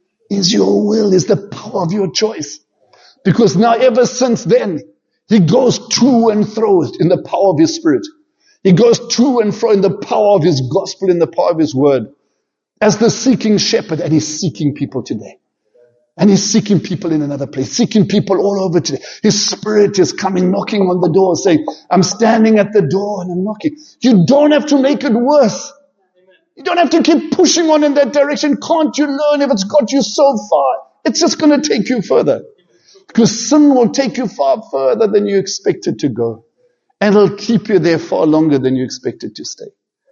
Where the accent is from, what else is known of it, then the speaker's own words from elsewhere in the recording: Zimbabwe; moved away; I never wanted to leave Zimbabwe all my life. I grew up in Zimbabwe.